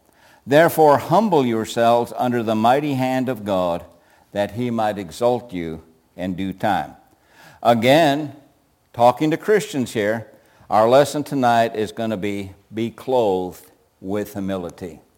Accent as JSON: {"language": "English", "country": "United States", "said": "I'm very thankful that I'm an American."}